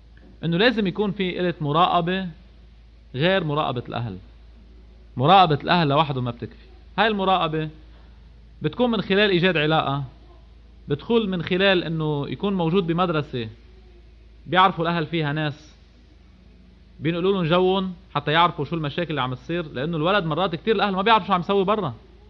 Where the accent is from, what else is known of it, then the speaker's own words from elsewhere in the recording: Lebanon; عندنا بلبنان، عم يحكي عن لبنان